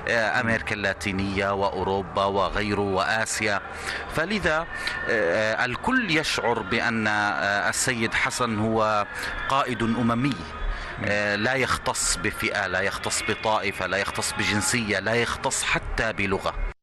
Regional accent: Palestine; كفلسطيني أعتقد لنا نصيب الأسد،

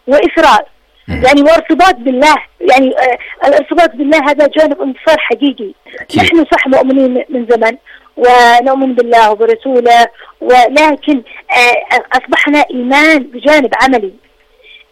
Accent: Yemen; نحن كشعب يمني وكمحبين للسيد عبد الملك بدر الدين الحوثي

